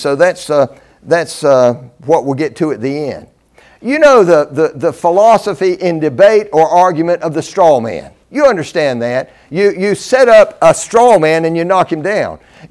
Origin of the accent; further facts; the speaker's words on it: New York, United States; Nearly a decade ago, I felt what you feel, the joy of no longer being just a New Yorker, but an American.